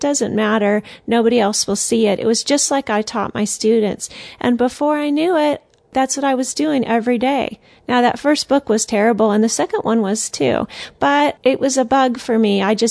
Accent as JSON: {"language": "English", "region": "Texas", "country": "United States", "tie": "born or raised there", "also_born_or_lived": "Colorado", "lives_now": "Cincinnati, United States", "said": "I grew up in Texas, so I'm definitely not Amish and don't have any ties to the Amish. But after living in Texas and then teaching school in Colorado too"}